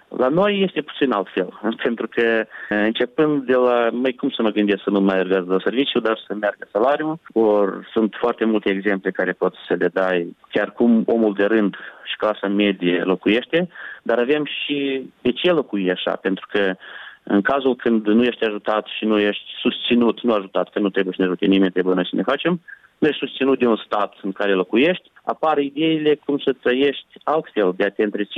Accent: Călărași, Călărași District, Moldova; Eu sunt originar din Călăraș și merg pe drumul celălalt.

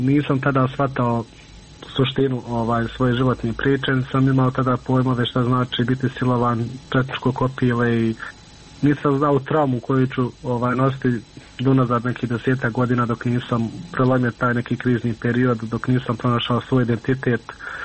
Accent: Bosnia & Herzegovina; ako smo imali lične karte kod nas u Bosni, bili smo nevidljivi od sistema

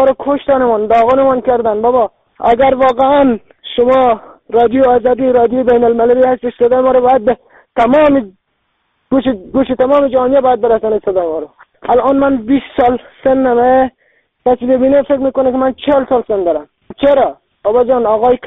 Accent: Afghanistan; now in Iran; من مهاجر افغانی هستم.

